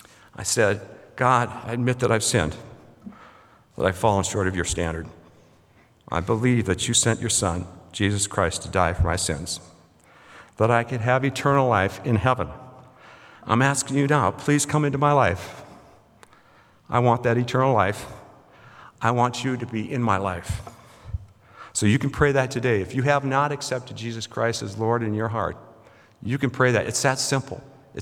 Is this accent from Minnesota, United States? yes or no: yes; Minnesota, United States; I grew up in Minnesota, so when you blew it and you're out in the winter cold, you blew out